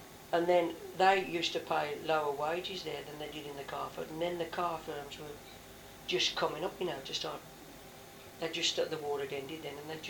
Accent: Birmingham, West Midlands, United Kingdom; born there; I was born in Birmingham in 1931, and to Birmingham, well, both my parents were Birmingham bred and born, and my father was a toolmaker

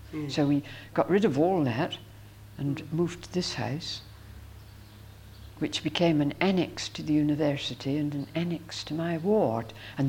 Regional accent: Scotland, United Kingdom; As a Scot, I think we're not so class-conscious.

